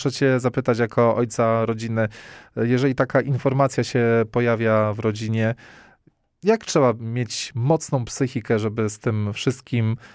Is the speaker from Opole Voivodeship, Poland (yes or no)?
yes; Opole, Opole Voivodeship, Poland; jestem z Nowej Wsi Królewskiej, ale piękny kościół w Opolu Nowej Wsi Królewskiej